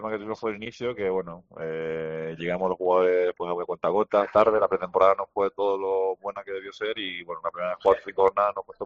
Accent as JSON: {"language": "Spanish", "town": "La Laguna", "region": "Canary Islands", "country": "Spain", "tie": "born or raised there", "said": "Yo nací en Gran Canaria, pero me crié toda mi vida en Tenerife"}